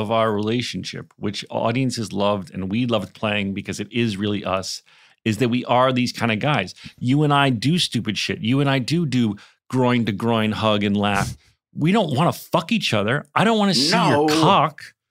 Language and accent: English; United States; Well, I'm an American, Daniel, so I feel like I should say nadir.